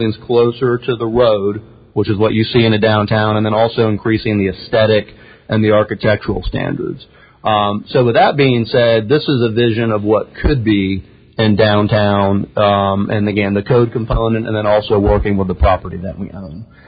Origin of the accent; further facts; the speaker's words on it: St. Petersburg, Florida, United States; I grew up in St. Petersburg, so I know the story all too well.